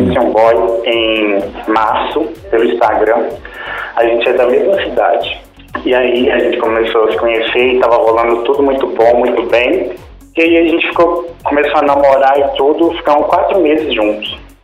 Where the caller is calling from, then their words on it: Belo Horizonte, Minas Gerais, Brazil; Falo de BH.